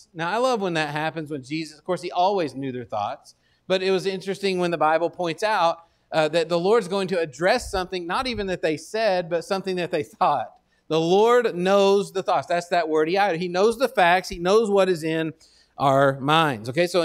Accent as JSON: {"language": "English", "region": "Texas", "country": "United States", "accent": "Texas", "said": "because they make me sound so smart with my Texas accent."}